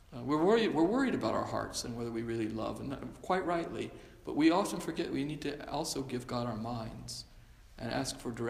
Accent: Georgia, United States; I'm from Georgia, so it doesn't follow axiomatically that I would be a Flannery O'Connor devotee

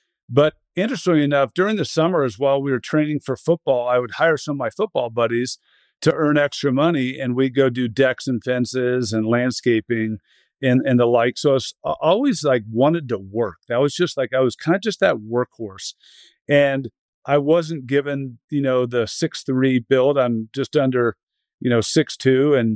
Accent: Los Gatos, California, United States; grew up in Los Gatos, California, before the tech boom happened. My dad was an elementary school principal. Mom was an interior decorator.

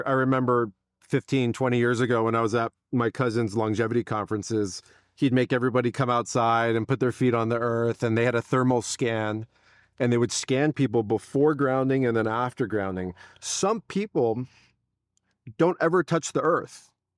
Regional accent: San Diego, California, United States; I'm from San Diego. And so we'd go through here all the time.

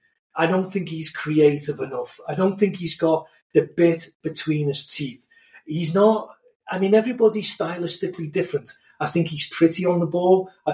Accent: England, United Kingdom; For me, as an English player, if you look at all of the English players of his generation

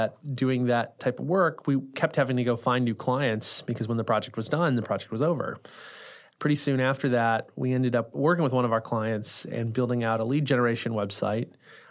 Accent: St. Louis, Missouri, United States; Yeah, so I grew up here in the St. Louis area.

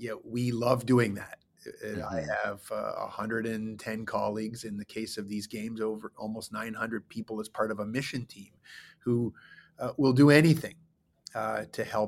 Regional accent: Ottawa, Ontario, Canada; For I grew up in Ottawa, a boy in Ottawa who loved sport

